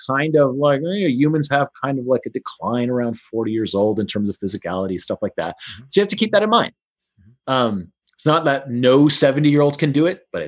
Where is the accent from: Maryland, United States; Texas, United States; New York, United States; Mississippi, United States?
Texas, United States; Houston; born there; I wasn't born there. I was born in Houston, but we went there all the time.